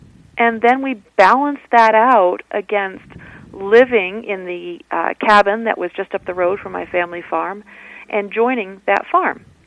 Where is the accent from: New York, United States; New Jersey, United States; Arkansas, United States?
New York, United States; And I grew up in Appalachian culture. So down in the valleys, people were commuting into Albany, New York, into the capital, and were professional and things like that.